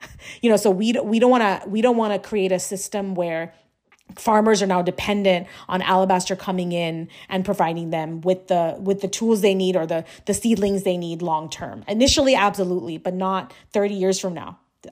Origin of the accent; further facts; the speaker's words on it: Sri Lanka; and I'm originally from Sri Lanka